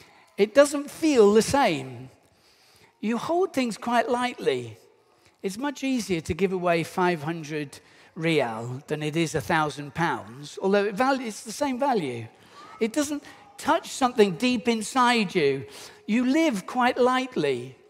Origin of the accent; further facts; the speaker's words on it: United Kingdom; I'm British. But I'm living somewhere where I don't really belong.